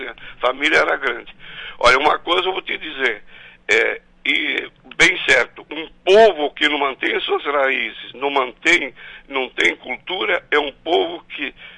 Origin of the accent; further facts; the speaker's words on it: Sarandi, Brazil; born there; eu devo meu coração à Água Sarandi, aonde eu nasci, na Sarandi, né, inclusive.